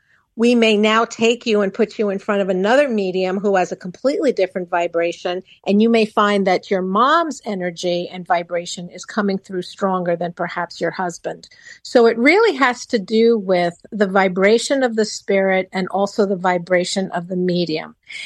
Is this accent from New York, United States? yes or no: yes; Long Island, New York, United States; I'm actually from Long Island, out in Long Island. We just did purchase a second home in New Jersey.